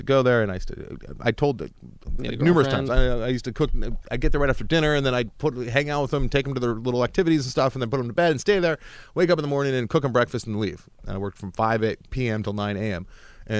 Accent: California, United States; Well, I grew up in the Conejo Valley, too, which means Rabbit Valley. There's a lot out like up north where I grew up.

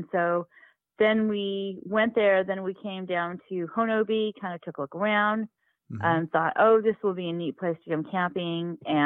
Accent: Texas, United States; Yes, because I'm from Texas, and I lived east of Dallas.

